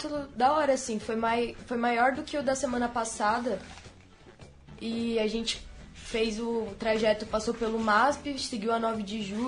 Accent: São Paulo, Brazil; Salve, Luísa, a gente é daqui da Zona Norte, estudando PJ no Carandiru, a ETEC.

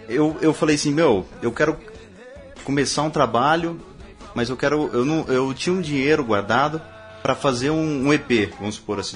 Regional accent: Marília, São Paulo, Brazil; now in São Paulo, Brazil; lá em Marília já, que eu sou do interior de São Paulo

